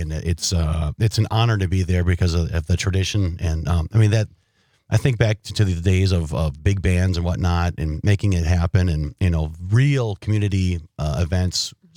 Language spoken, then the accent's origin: English; Wild Rose, Wisconsin, United States; I'm hoping that I'm challenging and calling out my friends from where I grew up in Wild Rose.